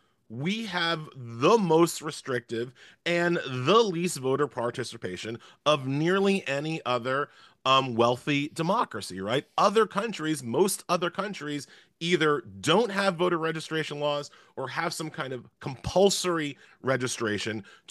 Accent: New York, United States; New York, my home state, you know, solidly liberal for most of my lifetime.

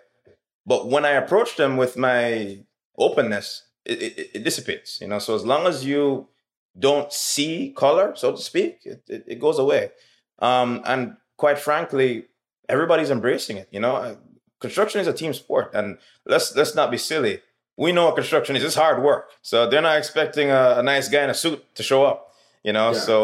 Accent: Jamaica; But I come from Jamaica, as you know, where, you know, we're all black.

